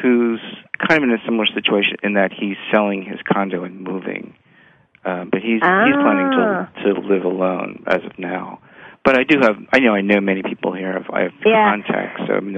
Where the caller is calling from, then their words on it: San Francisco, California, United States; I'm calling from San Francisco.